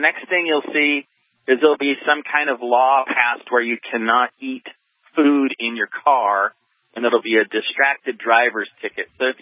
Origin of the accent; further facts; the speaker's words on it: Oak Harbor, Washington, United States; Yeah, no, I grew up on Whidbey Island. This heavy-handed police force was Oak Harbor, Washington.